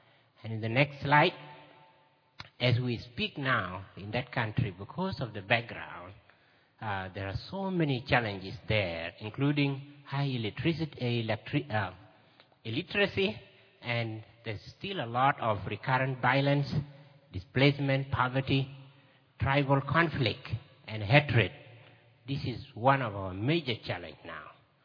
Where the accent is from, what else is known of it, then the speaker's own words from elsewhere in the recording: South Sudan; I come from South Sudan, and, you know, it's a country that when you hear about its name, your heart has to break.